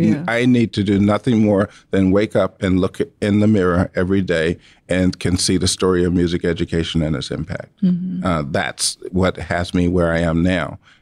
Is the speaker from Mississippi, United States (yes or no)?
yes; Mississippi, United States; growing up in Mississippi and seeing and being there, when I started learning to make music was the same year that schools integrated in my community.